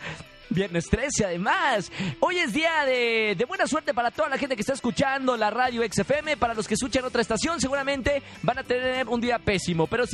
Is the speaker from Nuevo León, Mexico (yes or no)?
yes; Monterrey, Nuevo León, Mexico; Y eso que no conocen las de Monterrey, de donde soy yo, esas sí vuelan